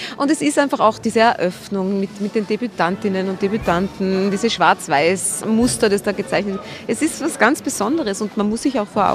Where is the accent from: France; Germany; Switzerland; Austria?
Austria; Vienna; besser als ein Cappuccino, muss ich sagen, als Wiener.